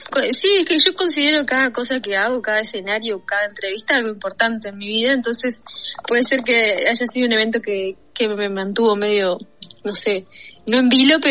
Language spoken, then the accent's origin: Spanish; Tambores, Tacuarembó, Uruguay; moved away as an adult; now in Montevideo, Uruguay; Yo soy oriunda de Tacuarembó, ciudad, pero toda mi infancia fue en Tambores, que es un pequeño pueblito, uh-huh. Ni siquiera pueblito, es villa, sí. Que de un lado de la calle es Paysandú y cruzando la calle es Tacuarembó.